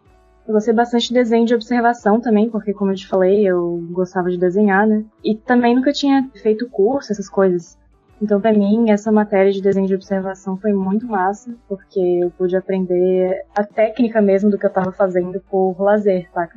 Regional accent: Florianópolis, Santa Catarina, Brazil; Tenho 19 anos. Sou aqui de Floripa. Estudo design na UFSC, aqui em Floripa mesmo.

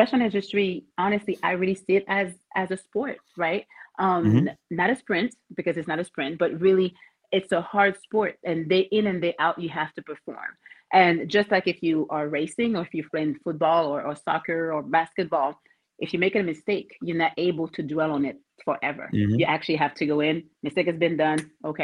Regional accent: Quebec, Canada; accent: French Canadian; also born or lived in Haiti; so I'm Haitian, right? Mm-hmm. Was adopted at 7 months by Caucasian parents, all the way from Quebec, Canada. So my beautiful accent, French Canadian.

